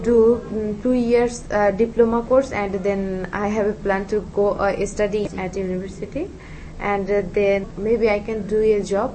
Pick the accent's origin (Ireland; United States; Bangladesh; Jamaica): Bangladesh; English is a second language; I'm from Bangladesh.